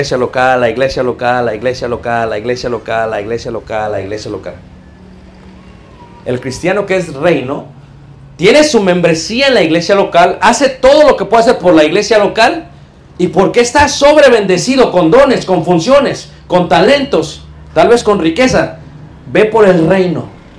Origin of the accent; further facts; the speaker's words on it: Mexico City, Mexico; Y yo cuando era pequeño, en Ciudad de México, agarraba chapulines